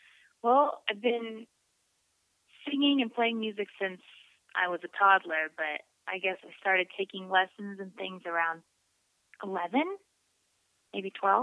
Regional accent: Austin, Texas, United States; I think part of it is that I grew up in Austin, and I grew up doing music.

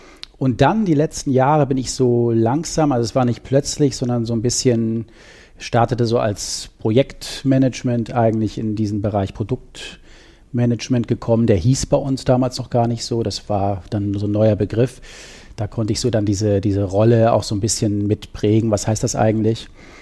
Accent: Hamburg, Germany; Bin eigentlich Hamburger, dann bin ich da im Süden gelandet, das war auch ganz spannend.

